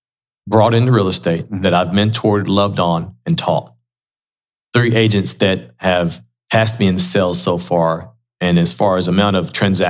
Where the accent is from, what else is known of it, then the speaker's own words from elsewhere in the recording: United States; born there; That's true. I was born in the United States. I can't feel guilty because of that.